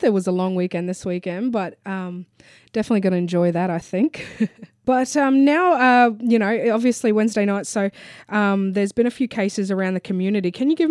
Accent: Queensland, Australia; we're from North Queensland. Is this not resembling like the mugginess?

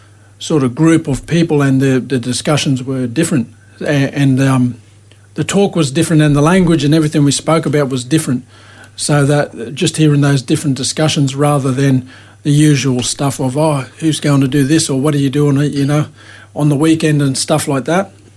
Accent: Brisbane, Queensland, Australia; Yeah, born and raised in Brisbane. Majority of that on the north side.

